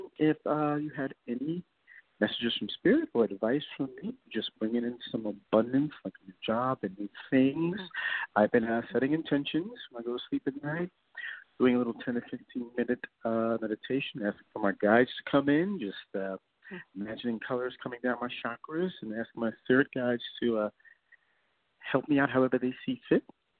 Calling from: New York, United States; I'm calling from New York.

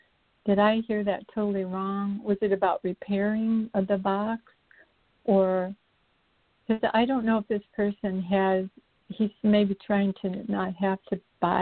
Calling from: Sarasota, Florida, United States; in Sarasota, Florida.

